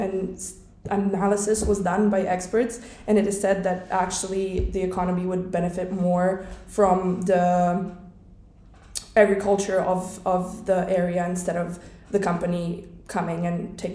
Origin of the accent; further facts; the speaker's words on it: Serbia; now in Mostar, Bosnia & Herzegovina; I'm from Serbia